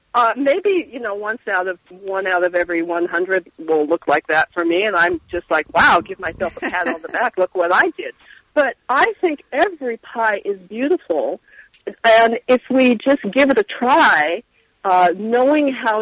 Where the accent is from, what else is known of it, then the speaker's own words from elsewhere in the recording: Santa Barbara, California, United States; I had the very good fortune of going to Santa Barbara, my hometown, when Julia Child was living there in the later years of her life.